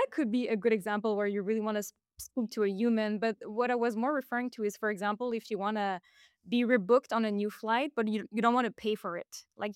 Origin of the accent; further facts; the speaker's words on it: Quebec, Canada; first language French; English is a second language; If I think about French, so I'm from Quebec, and there's a level of formality that might be expected in a work context.